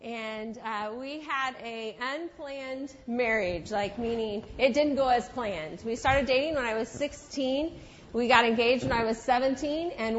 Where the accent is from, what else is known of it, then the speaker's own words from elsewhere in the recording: Kansas City, Missouri, United States; because we're from Kansas City and we love to watch the Chiefs lose year after year.